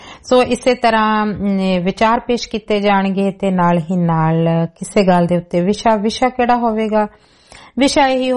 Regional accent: Punjab, India; moved away; ਜਿਨ੍ਹਾਂ ਸਮਿਆਂ ਦੇ ਵਿੱਚ ਮੈਂ ਪੰਜਾਬ ਛੱਡਿਆ ਆ ਅੱਜ ਤੋਂ 30 ਵਰੇ ਪਹਿਲਾਂ

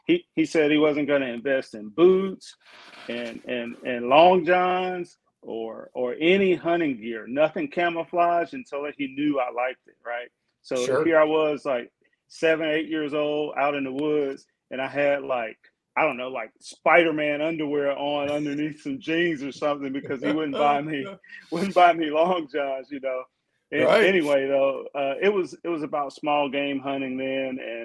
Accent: Jackson, Mississippi, United States; I grew up in Mississippi, right? Jackson, Mississippi.

